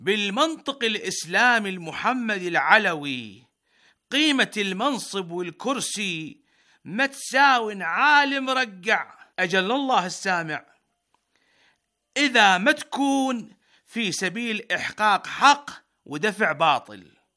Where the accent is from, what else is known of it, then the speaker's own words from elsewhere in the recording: Iraq; فإحنا كشعب عراقي ندعمكم